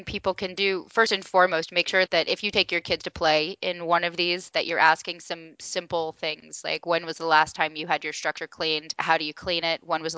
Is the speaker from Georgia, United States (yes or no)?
no; Arizona, United States; Arizona, my home state, which is really fantastic because we're traditionally an anti-regulatory state